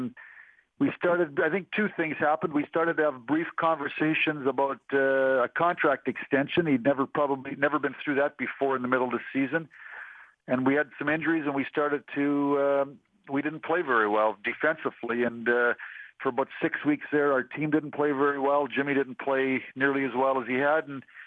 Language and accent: English; Canada; Yeah, I mean, we're all Canadian kids, you know, growing up to the opportunity to be in the NHL and just play.